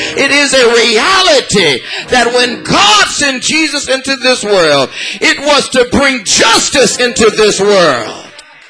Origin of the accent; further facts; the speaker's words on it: Los Angeles, California, United States; Listen, I'm from South Central LA. I know what I'm talking about